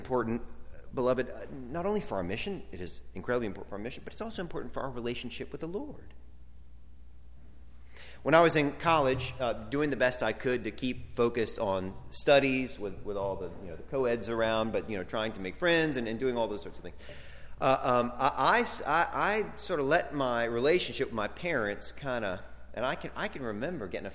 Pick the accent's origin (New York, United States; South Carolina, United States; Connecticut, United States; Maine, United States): South Carolina, United States; Ware Shoals; I didn't have to defend his faith growing up in Ware Shoals, South Carolina.